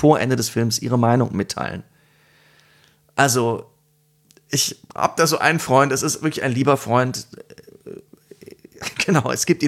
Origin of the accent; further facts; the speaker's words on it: Dahlbruch, North Rhine-Westphalia, Germany; Im Viktoria-Dahlbruch. Ja, an meiner Heimat.